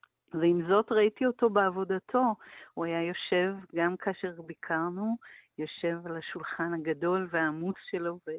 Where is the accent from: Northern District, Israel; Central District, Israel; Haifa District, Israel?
Northern District, Israel; Sha'ar HaGolan; born there; אני ילידת קיבוץ שער הגולן, ואנחנו היינו באים אליהם לתל אביב לחופשות